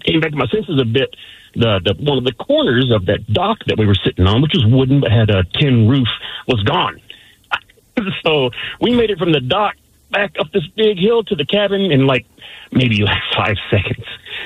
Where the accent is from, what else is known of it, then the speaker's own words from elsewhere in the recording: Tennessee, United States; I grew up in Northwest Tennessee, a little terrible redneck town in God's country, if God equals tornadoes.